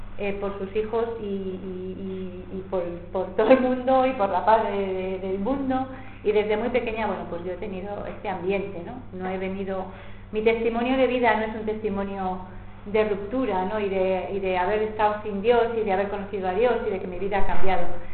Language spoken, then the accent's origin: Spanish; Valladolid, Castile and León, Spain; yo soy de Valladolid